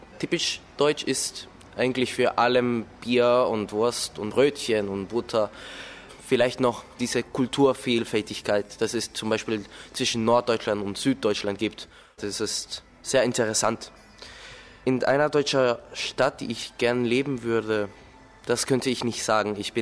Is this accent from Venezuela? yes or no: yes; Caracas, Capital District, Venezuela; German is a second language; Ich komme aus Caracas, Venezuela. Ich bin 1995 geboren. Und ja, also ich lerne Deutsch, weil ich habe deutsche Vorfahren. Mein Opa kommt aus München.